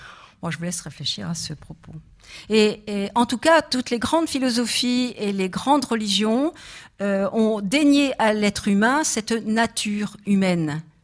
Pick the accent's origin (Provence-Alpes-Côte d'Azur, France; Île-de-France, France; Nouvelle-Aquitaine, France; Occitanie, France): Nouvelle-Aquitaine, France; parce que moi je suis de la Dordogne